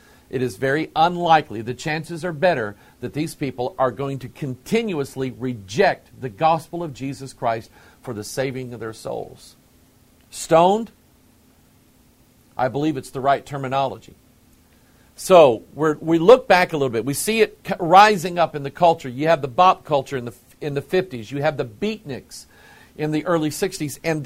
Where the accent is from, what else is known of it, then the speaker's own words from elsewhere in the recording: United States; You know, because I'm American?